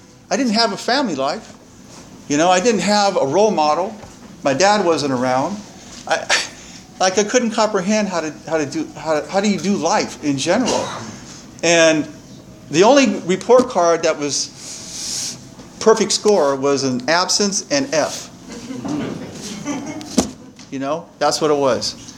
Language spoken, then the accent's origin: English; Santa Maria, California, United States; also born or lived in Guadalupe; I grew up here in Santa Maria. I was raised in Guadalupe for the first 8-9 years of my life.